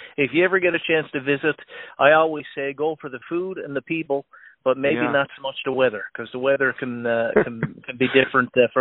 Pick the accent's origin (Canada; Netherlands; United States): Canada; Newfoundland and Labrador; And, of course, I am from Newfoundland originally. I have a little bit of an accent.